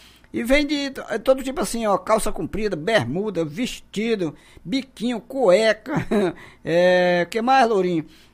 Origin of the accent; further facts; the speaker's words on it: Tarauacá, Acre, Brazil; O meu amigo Lima é meu conterrâneo. Nós somos lá de Tarauacá, entendeu? Dois tarauacaenses